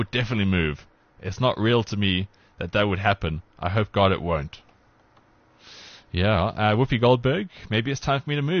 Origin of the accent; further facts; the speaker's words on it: South Africa; I sent him a tweet yesterday, you know, just being courteous, being South African and all.